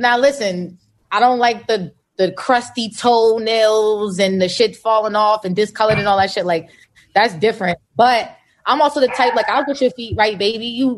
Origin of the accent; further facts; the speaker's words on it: New Jersey, United States; It's in California. I'm from Jersey.